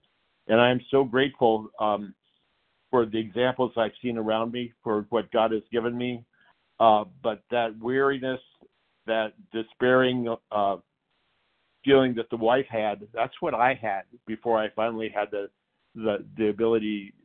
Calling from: Aurora, Colorado, United States; from Aurora, Colorado.

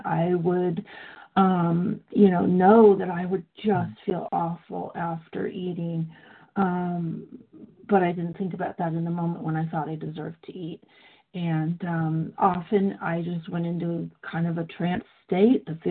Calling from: Seattle, Washington, United States; I am in the Seattle area in Washington State.

